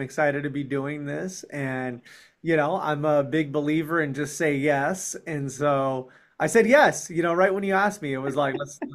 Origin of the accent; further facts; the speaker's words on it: California, United States; also born or lived in New York; Well, I was born in Midtown Manhattan in New York. I'll go back. Moved to California when I was probably around the age of three. So I don't really remember it living there too much. I was really a California kid.